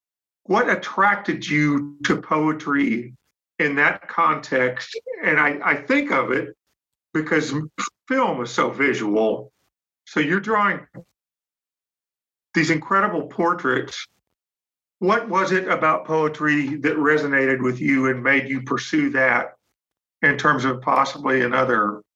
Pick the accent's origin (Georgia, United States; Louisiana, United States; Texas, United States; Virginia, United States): Texas, United States; and I grew up in Texas, and I had a very romantic and lush visual idea of life south of the border, if you'll forgive me my Texas-ness